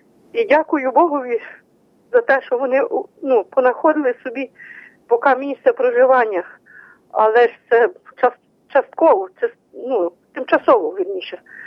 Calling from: Slobidka, Khmelnytskyi Oblast, Ukraine; Я з Хмельницької області, Красилівський район, село Слобідка, Красилівська

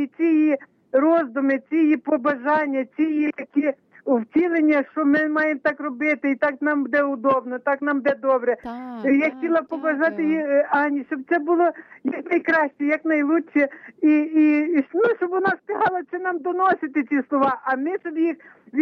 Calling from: Kamianets-Podilskyi, Khmelnytskyi Oblast, Ukraine; Я з Пресвятого Серця Ісуса … з Кам'янця-Подільського.

